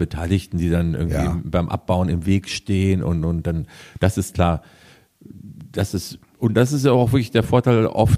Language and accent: German; Kiel, Schleswig-Holstein, Germany; born there; Nee, ich bin ja gebürtiger Kieler, eine Kieler Sprodde.